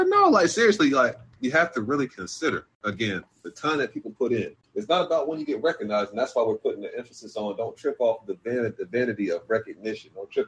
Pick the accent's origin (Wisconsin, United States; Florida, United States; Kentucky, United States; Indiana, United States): Florida, United States; Jacksonville; I'm gonna say it on a recorded line. I'm from Duval. I was definitely drinking them four loco.